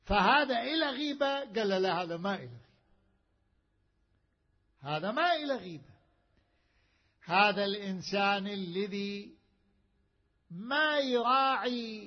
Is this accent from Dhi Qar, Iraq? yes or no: no; Najaf, Najaf Governorate, Iraq; كانت وسائل التبريد عندنا بالنجف سراديب، سرداب تحت الأرض